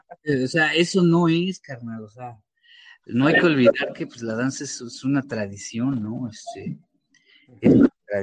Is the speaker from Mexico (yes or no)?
yes; Toluca, State of Mexico, Mexico; ahí de donde yo soy, ¿no? En Toluca, todavía eran de la vieja escuela